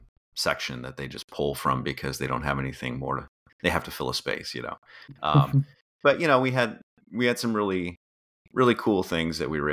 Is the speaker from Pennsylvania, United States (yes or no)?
no; Washington, United States; I grew up in the Pacific Northwest, so Northwest Washington.